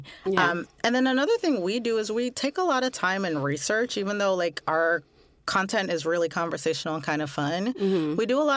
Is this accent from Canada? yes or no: yes; Canada; now in London, United Kingdom; I'm a Canadian currently living in London, UK.